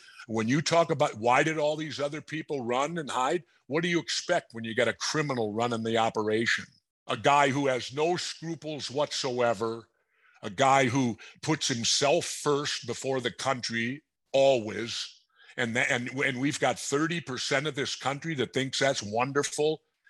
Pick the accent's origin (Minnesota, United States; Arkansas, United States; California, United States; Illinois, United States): Minnesota, United States; I'm from Minnesota.